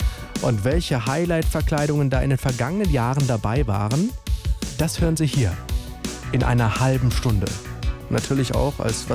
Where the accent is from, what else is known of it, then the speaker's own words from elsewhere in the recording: Rhineland-Palatinate, Germany; Denn als Pfälzer sollte man das einmal im Leben gemacht haben, sagte man mir.